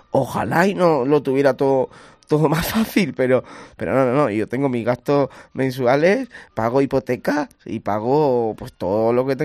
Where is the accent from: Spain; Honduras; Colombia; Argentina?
Spain; Para eso somos españoles.